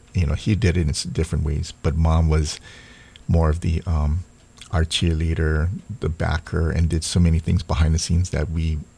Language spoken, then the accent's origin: English; Honolulu, Hawaii, United States; Born and raised in Kalihi.